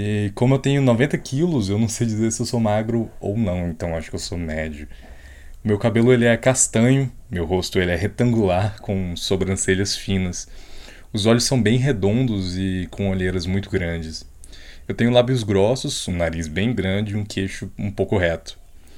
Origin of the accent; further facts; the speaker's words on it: Paraíso do Tocantins, Tocantins, Brazil; born there; now in Goiânia, Brazil; moro em Goiânia, mas sou tocantinense, nasci na cidade de Paraíso, em Tocantins. Eu sou branco